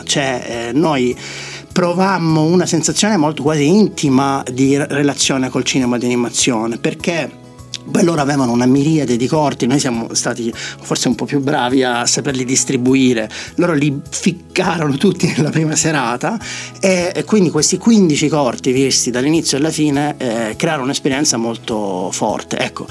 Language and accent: Italian; Sicily, Italy; È successo che sono siciliano